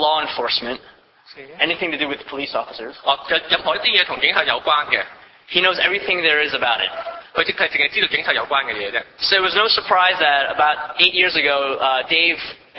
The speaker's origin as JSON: {"language": "English", "region": "New York", "country": "United States", "tie": "born or raised there", "said": "This is the context of the church that I grew up in back in New York."}